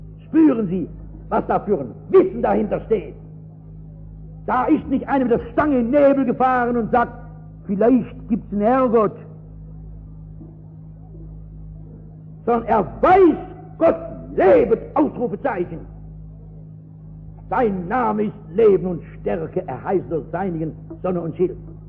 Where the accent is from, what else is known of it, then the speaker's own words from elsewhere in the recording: Baden-Württemberg, Germany; Als Schwabe sagt man bei einem mit dem saudummen Geschwätz.